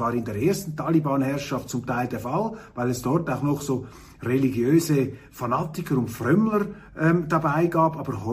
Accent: Switzerland; wie bei uns in der Schweiz, aber machbar und vernünftig, also die Infrastruktur ist

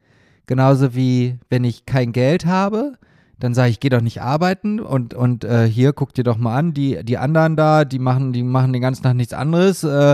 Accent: Germany

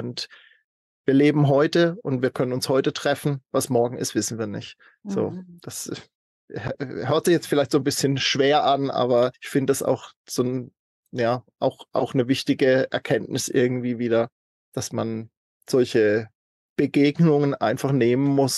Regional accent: Southern Germany, Germany; ich habe gerade gestern von einem Tod eines ganz lieben Freundes erfahren in meiner Heimatstadt in Süddeutschland, mit dem ich eine ganz intensive Jugendzeit hatte

